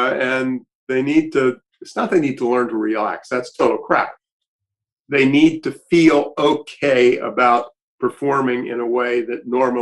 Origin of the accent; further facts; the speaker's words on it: Annapolis, Maryland, United States; also born or lived in Baltimore; I grew up near Annapolis, Maryland. I was an only child. I was born on the 7th of November, 1942, at the University of Maryland Hospital in Baltimore, Maryland.